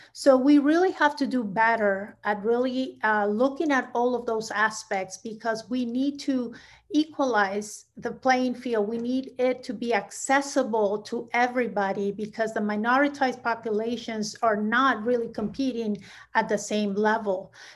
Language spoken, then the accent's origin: English; Peru; I went back to my home country, Peru, and I went to a dual language school and so forth, and then came back here after I had a bachelor's degree in Peru studying in Spanish.